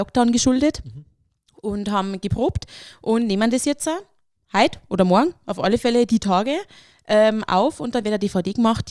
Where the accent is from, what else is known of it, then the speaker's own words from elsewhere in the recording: Bavaria, Germany; wenn man sich ihn halt vorstellt sozusagen, als Bayer, den Himmel.